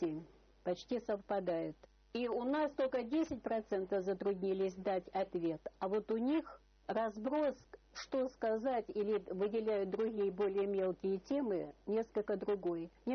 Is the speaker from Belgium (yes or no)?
no; Donbas, Ukraine; Я родом из Донбасса